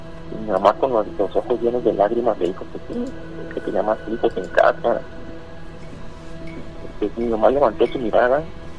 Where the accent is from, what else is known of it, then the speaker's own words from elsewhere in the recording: Guadalajara, Jalisco, Mexico; moved away; Desde que me vine de Guadalajara me encomendé demasiado a Dios.